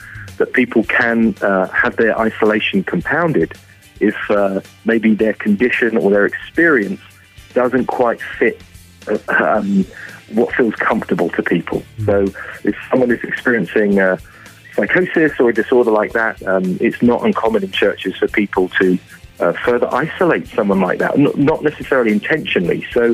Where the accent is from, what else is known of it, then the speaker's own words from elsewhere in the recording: England, United Kingdom; now in Vancouver, Canada; Despite my accent, I'm nearly a dual citizen, so I'm almost Canadian. But originally from England, but we're based in Vancouver.